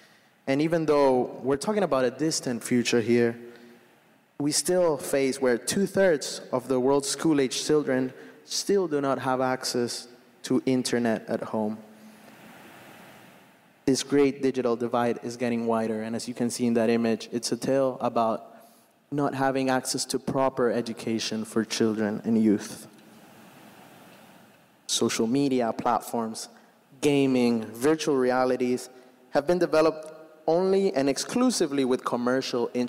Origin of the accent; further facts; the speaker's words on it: Honduras; I'm originally from Honduras, from Latin America.